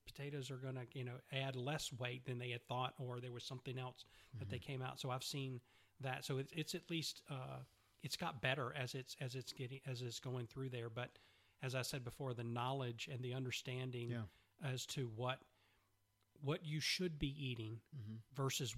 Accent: Macon, Georgia, United States; And my family growing up in Macon, Georgia, we had our share

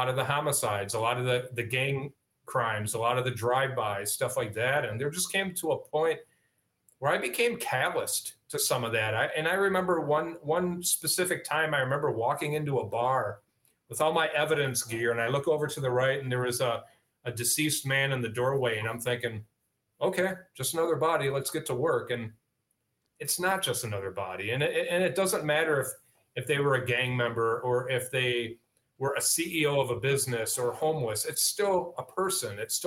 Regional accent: Racine, Wisconsin, United States; I moved back to my hometown in Racine, where it all started, where I wanted to be a police officer, where I was born and raised.

